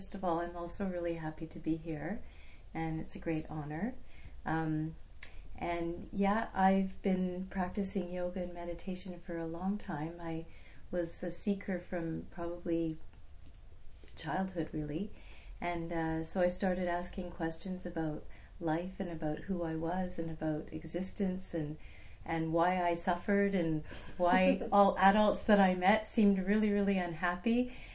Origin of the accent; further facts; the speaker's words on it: Montreal, Quebec, Canada; I grew up in Montreal, and I graduated from high school and got accepted to an international school out here on Vancouver Island.